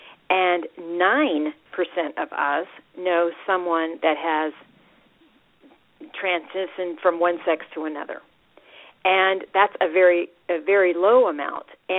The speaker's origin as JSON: {"language": "English", "region": "Texas", "country": "United States", "accent": "Texan", "said": "I know, y'all. I know. It's true. I can't help it. I'm from Texas."}